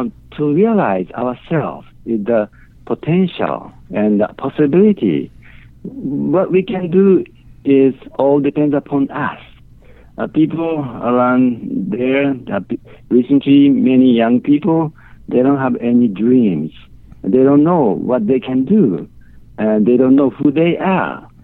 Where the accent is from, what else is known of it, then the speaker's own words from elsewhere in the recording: Japan; English is a second language; I was born in Japan and raised in Japan.